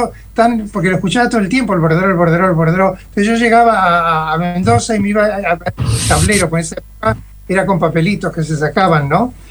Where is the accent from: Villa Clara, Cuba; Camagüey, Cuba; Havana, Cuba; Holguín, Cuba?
Havana, Cuba; born there; yo nací en La Habana de casualidad, porque era costumbre en esa época